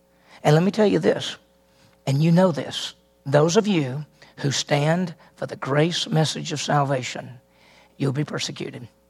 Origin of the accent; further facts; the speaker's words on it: Mississippi, United States; Listen, I grew up in Mississippi.